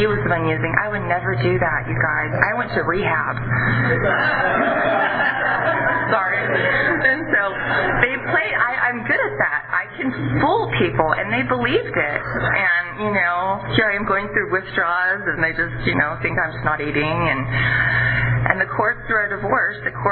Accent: Three Rivers, California, United States; now in Visalia, United States; I'm from Three Rivers, so they said, we have an apartment in Visalia

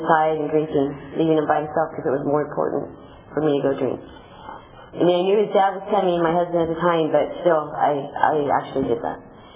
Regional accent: Fresno, California, United States; You know, I grew up in Fresno, California, in a very ugly alcoholic home.

